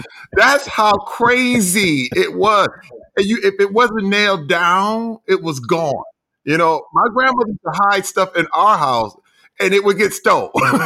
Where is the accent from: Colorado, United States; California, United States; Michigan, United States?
Michigan, United States; Flint; I'm from Flint, Michigan. The Flint, Michigan. The infamous Flint, Michigan.